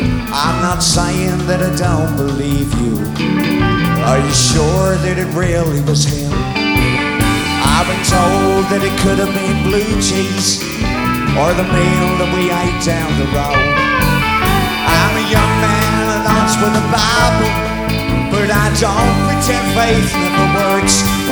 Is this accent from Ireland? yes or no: no; London, United Kingdom; Well, I grew up in South London.